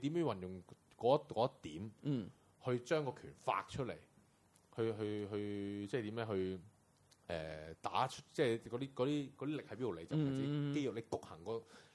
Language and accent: Cantonese; Guangdong, China; 我自己其實我自己係講身為一個廣東人啦。